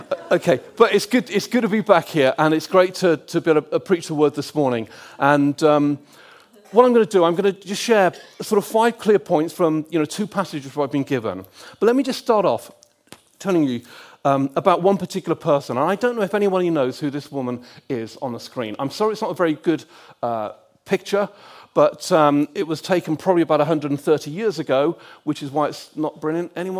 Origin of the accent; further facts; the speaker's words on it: West Midlands, United Kingdom; it's great to be back in Warwickshire, and it's a county I've always loved, because growing up in Warwickshire between those ages, I was always a keen Warwickshire County.